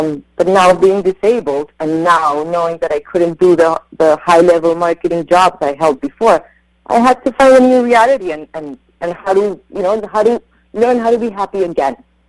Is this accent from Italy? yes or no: no; Colombia; now in Westport, United States; And I also want to start in Colombia, my home country.